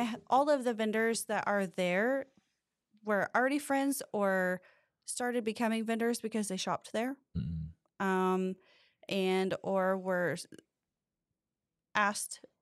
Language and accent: English; Oklahoma City, Oklahoma, United States; also born or lived in Oregon; I'm from Oklahoma City. So I was born in Oklahoma City and lived there until I was about three. And then my parents divorced. My mom is from Oregon. And so then we moved up to Oregon.